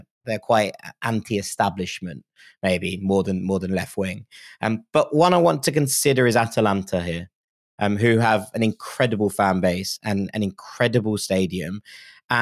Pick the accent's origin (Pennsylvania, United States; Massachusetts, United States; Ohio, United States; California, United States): Pennsylvania, United States; Philadelphia; I'm from Philadelphia.